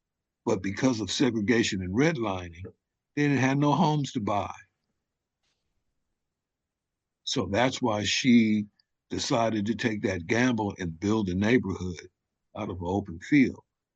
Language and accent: English; Compton, California, United States; And that was the wonderful thing about growing up in Compton, was that you met all these different people who were doing all these different things.